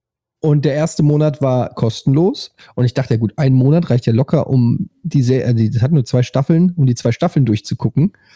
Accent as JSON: {"language": "German", "town": "Frankfurt", "region": "Hesse", "country": "Germany", "said": "Du weißt, ich komme aus Frankfurt."}